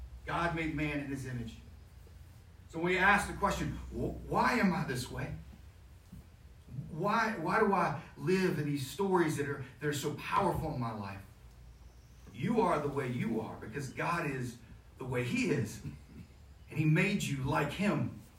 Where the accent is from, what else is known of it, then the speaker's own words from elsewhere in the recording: Florida, United States; And I grew up in Florida, right? You see Jaws and you're from Florida, you don't get in the ocean for about 6 more years.